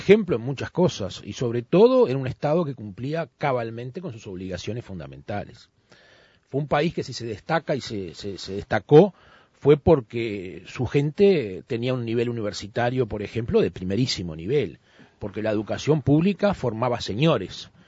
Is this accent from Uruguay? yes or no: yes; Uruguay; nos llenan un poco de orgullo a todos como uruguayos